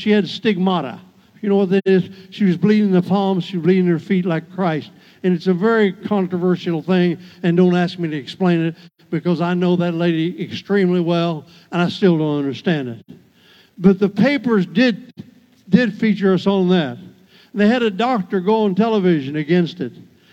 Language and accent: English; Indiana, United States; We have a lady that I grew up with. She's Hispanic. I grew up with her in Indiana.